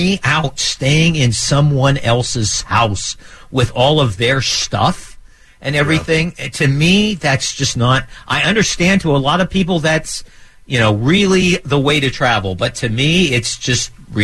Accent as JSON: {"language": "English", "region": "Midwest", "country": "United States", "said": "I'm from the Midwest, so folks in the Midwest, they believe"}